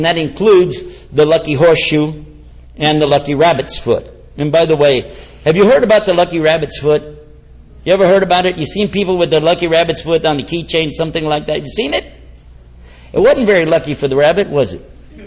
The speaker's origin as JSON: {"language": "English", "town": "San Antonio", "region": "Texas", "country": "United States", "said": "I'm from San Antonio. We got the balance over there."}